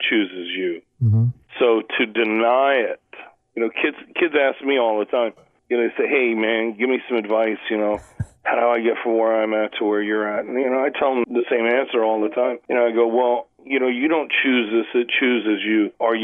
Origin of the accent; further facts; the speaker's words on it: Staten Island, New York, United States; also born or lived in Florida; You know, I was born in Florida, but we moved to New York. I was living in Staten Island when … came to America and did Ed Sullivan.